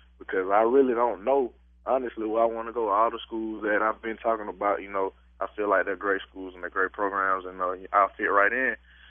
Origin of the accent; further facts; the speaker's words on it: Columbus, Georgia, United States; I'm from Columbus, Georgia, and that's right across the river from Auburn.